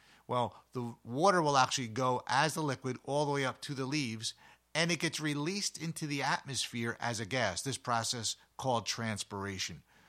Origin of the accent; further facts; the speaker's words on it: Northeast, United States; I grew up in the Northeast, and I'm thinking about the town that I was raised in.